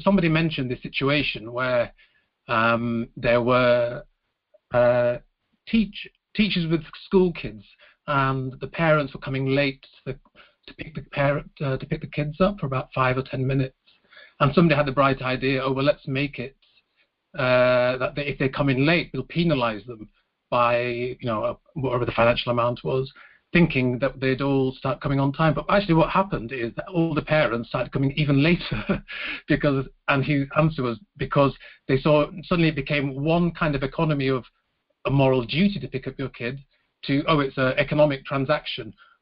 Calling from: London, United Kingdom; I'm calling from London, England. I'm in London at the moment.

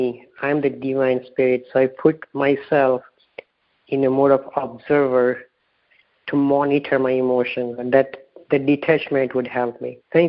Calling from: Orange, California, United States; I'm calling from Orange, California.

